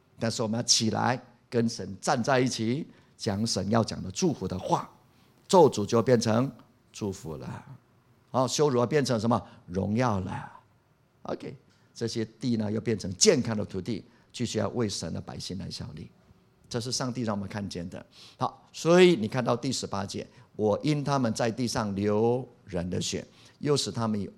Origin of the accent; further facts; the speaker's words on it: Puli, Nantou County, Taiwan; 我从小住在很漂亮的地方，就埔里嘛，山明水秀嘛。